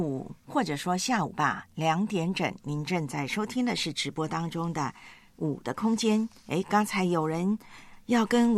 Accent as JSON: {"language": "Chinese", "country": "Taiwan", "tie": "born or raised there", "said": "所以台湾呢，我就看到我老家那边的朋友们就说已经发了这个海啸警告了"}